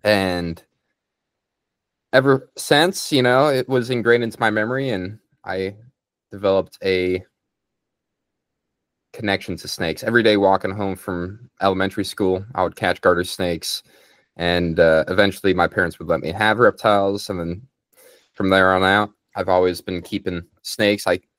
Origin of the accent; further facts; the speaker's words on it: Colorado, United States; And I grew up in Colorado originally